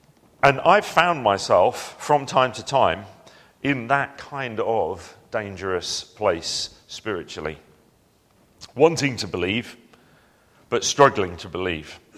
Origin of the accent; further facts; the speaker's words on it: Felixstowe, East of England, United Kingdom; We grew up in Felixstowe, and we went to Snowdonia for a holiday.